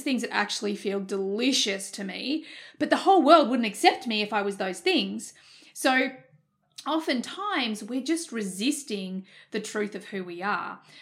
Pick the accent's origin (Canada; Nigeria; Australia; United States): Australia; I'm Australian. We have this thing in Australia.